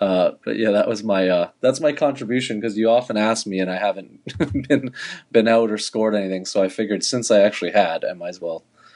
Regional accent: Canada; obviously you and I both being Canadian

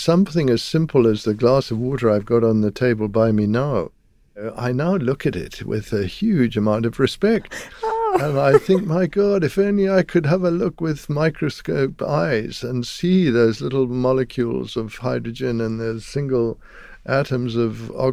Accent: Zimbabwe; I come from Zimbabwe, and I went to school there.

